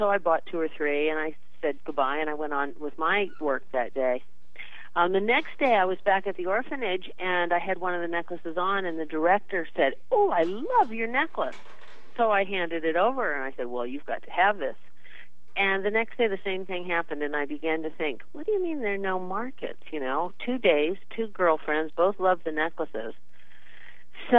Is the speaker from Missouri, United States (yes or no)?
no; Boulder, Colorado, United States; also born or lived in San Francisco; I'm from Boulder, Colorado. I actually live in a small village outside of Boulder called Gold Hill, but I've been in Colorado. I was born in San Francisco, and then I've lived in Boulder for almost 30 years now.